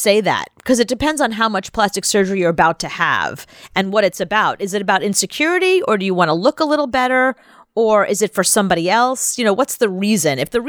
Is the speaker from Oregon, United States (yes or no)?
no; Long Island, New York, United States; all those ladies that I grew up with in Long Island